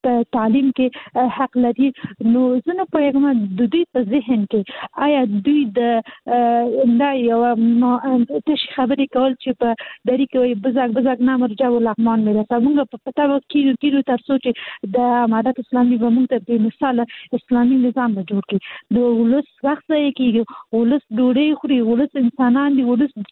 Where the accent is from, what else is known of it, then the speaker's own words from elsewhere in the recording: Kabul, Afghanistan; د کابل يم